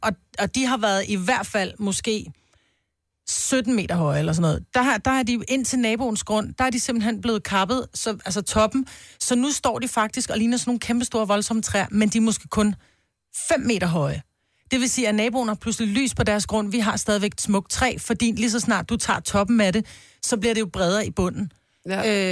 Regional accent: Amager, Capital Region of Denmark, Denmark; Jeg er født og vokset på Amager, ikke?

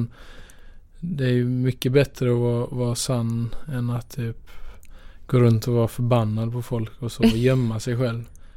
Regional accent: Skåne, Sweden; Och jag är ju från Skåne från början, så det är lite så extra med Malmö.

